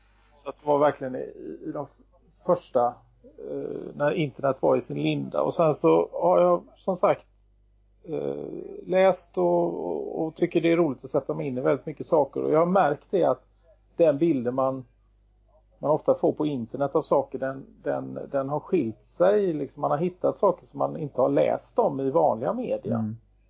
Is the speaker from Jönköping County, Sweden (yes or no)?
no; Gothenburg, Västra Götaland County, Sweden; det finns den här typen av förening i min hemstad Göteborg